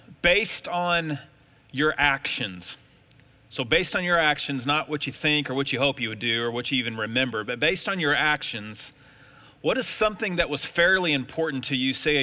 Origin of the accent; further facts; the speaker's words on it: Texas, United States; And I grew up in Texas, and you don't grow up in Texas without being a football fan or a Dallas Cowboy fan.